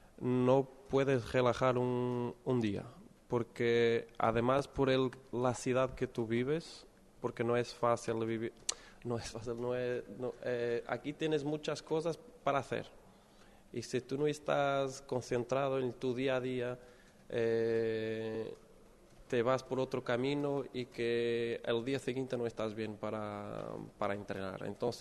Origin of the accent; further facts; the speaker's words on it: Norte, Portugal; Spanish is a second language; now in Málaga, Spain; un poco parecido a donde soy del norte de Portugal.